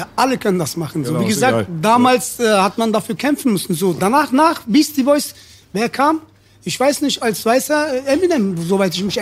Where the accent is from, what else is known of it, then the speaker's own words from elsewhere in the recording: Turkey; now in Germany; so als Türke in Deutschland türkisch zu rappen, so weißt du, und noch erfolgreich werden zu können oder so.